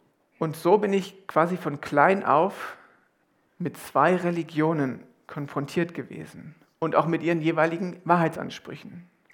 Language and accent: German; Limburg an der Lahn, Hesse, Germany; Wir kommen aus Limburg an der Lahn.